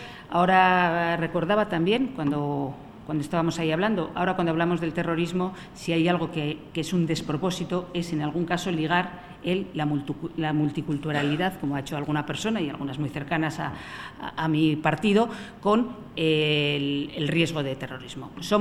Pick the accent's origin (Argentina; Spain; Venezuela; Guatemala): Spain; Zamora, Castile and León; also born or lived in Salamanca; soy zamorana, he vivido en Salamanca, es decir, estoy como en mi casa